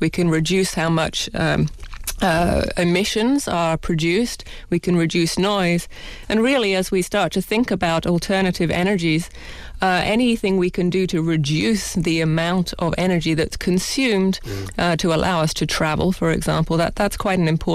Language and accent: English; England, United Kingdom; I grew up in England.